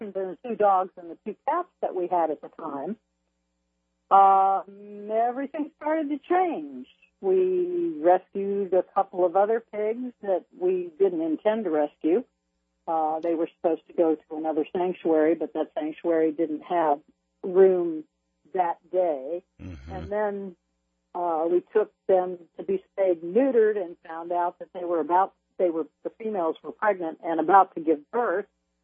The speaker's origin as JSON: {"language": "English", "town": "Miami", "region": "Florida", "country": "United States", "said": "I'm from Miami originally, and animals were animals, and people were people"}